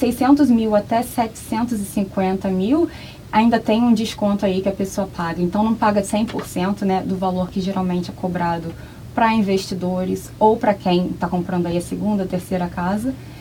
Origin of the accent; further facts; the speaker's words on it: Niterói, Rio de Janeiro, Brazil; now in Australia; Eu vim para cá em 2013, em outubro. Então tem pouco mais de 5 anos. Eu sou do Rio de Janeiro, né, de Niterói.